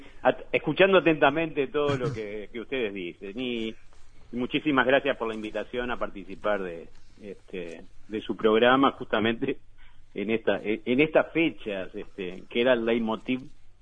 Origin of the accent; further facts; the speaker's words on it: Montevideo, Uruguay; Yo soy montevideano, ¿no? Nací en Montevideo. Me crié, tuve mi infancia y mi adolescencia en el Barrio Sur. un barrio muy especial.